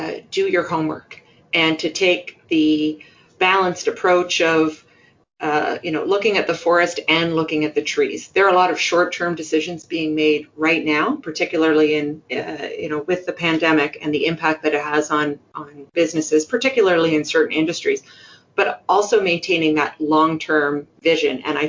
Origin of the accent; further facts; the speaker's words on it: Quebec, Canada; now in Halifax, Canada; I'm not from Nova Scotia. I've chosen, and with my husband, we've chosen to make Halifax our home. I'm from Quebec originally.